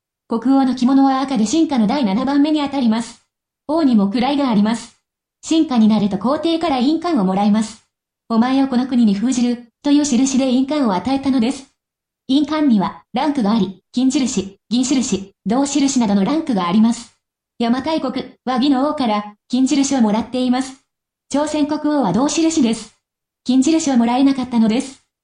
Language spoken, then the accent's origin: Japanese; Yokohama, Kanagawa, Japan; 僕は横浜出身ですが、子供の頃は地面を掘ると土器がたくさん出てきました。